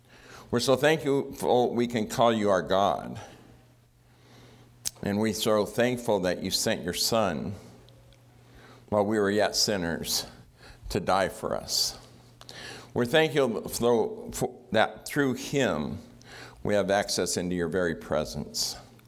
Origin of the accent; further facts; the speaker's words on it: San Diego, California, United States; Some of you have met me, some of you have not. I come from San Diego.